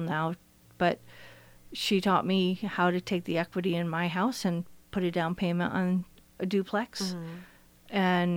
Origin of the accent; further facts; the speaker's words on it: Saratoga Springs, New York, United States; I mean, I grew up in Saratoga, so people I grew up with, people would rent out their house during track season.